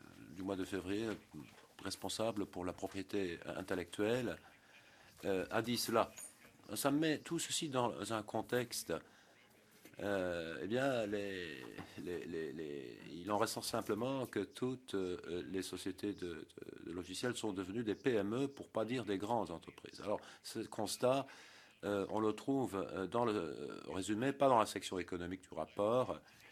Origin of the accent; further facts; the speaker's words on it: France; je viens de France